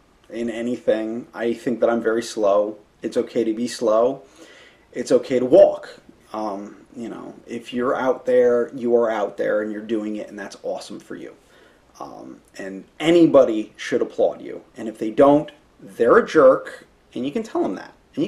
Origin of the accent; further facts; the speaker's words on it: Hamden, Connecticut, United States; Clint also puts on the Hamden Hills Half Marathon, my hometown throwdown.